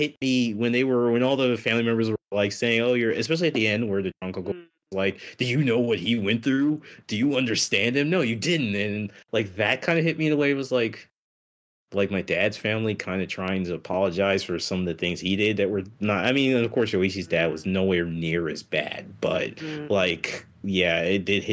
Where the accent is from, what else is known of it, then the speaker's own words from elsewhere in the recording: Nigeria; I'm Nigerian.